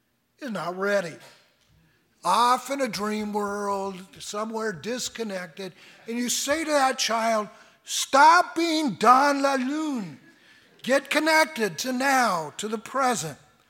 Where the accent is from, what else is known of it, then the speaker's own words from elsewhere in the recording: California, United States; moved away as an adult; now in Canada; I grew up in Southern California, no French there, and so I was almost 40 when we moved to Quebec, and I undertook the very painful process of learning French.